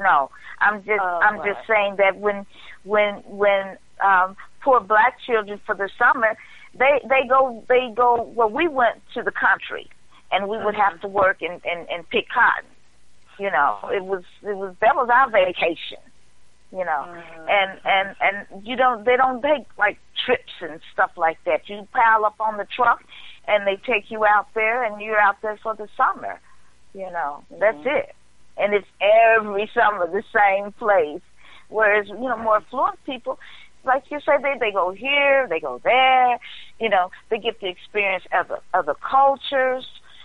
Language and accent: English; Memphis, Tennessee, United States; You know, that's one thing about Memphis, living and growing up in Memphis, the weather wasn't bad.